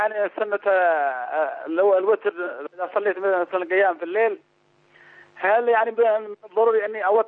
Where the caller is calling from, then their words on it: Yemen; من اليمن، أحبك في الله يا شيخ